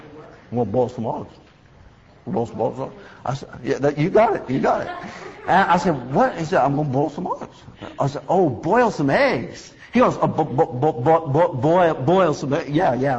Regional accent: California, United States; born or raised there

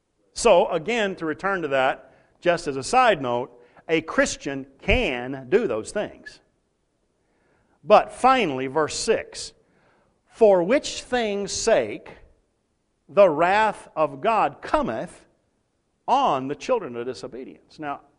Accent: Texas, United States; I was talking to the church that I grew up in back in Texas a few years back.

